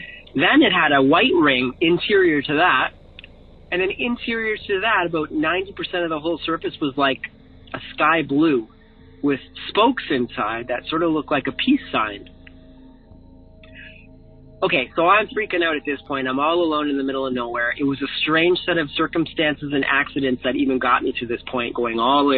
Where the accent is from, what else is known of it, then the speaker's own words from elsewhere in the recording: Halifax, Nova Scotia, Canada; I'm from Halifax, Nova Scotia, Canada.